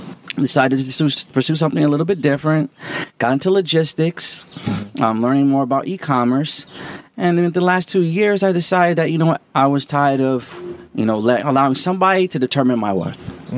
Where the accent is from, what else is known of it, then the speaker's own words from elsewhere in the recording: Deer Park, New York, United States; now in Brooklyn, United States; I'm originally from Deer Park, New York, in Long Island. Nice. So Long Island raised me, but I definitely have to say that Brooklyn made me a man.